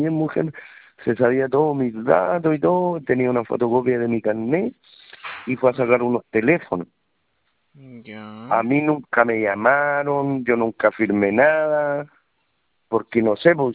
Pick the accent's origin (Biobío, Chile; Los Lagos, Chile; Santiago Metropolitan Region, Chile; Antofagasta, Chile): Biobío, Chile; Coronel; Y yo fui a Concepción, porque yo soy de Coronel.